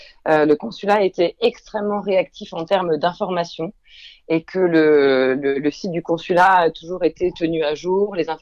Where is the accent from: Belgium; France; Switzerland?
France; now in Netherlands; Donc, je suis française expatriée aux Pays-Bas